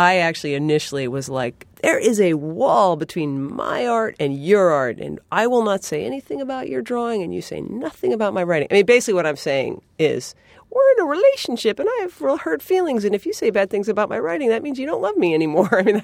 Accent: New England, United States; I mean, I'm from New England.

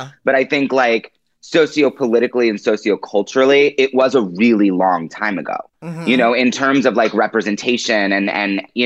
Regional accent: Pennsylvania, United States; born there; Yeah, I was born like right outside of Philly.

